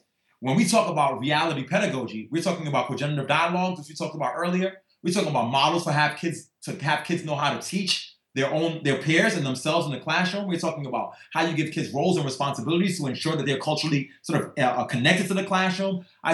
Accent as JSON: {"language": "English", "town": "The Bronx", "region": "New York", "country": "United States", "said": "but wait, guys, I'm Black. I'm from the Bronx. I'm teaching in the Bronx."}